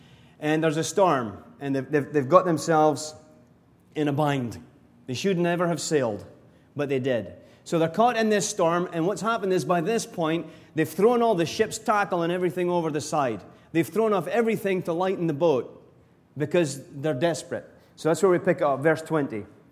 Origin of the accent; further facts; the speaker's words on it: Scotland, United Kingdom; But we're just like that. We're just Scottish people, not interested in going to Spain or France that much.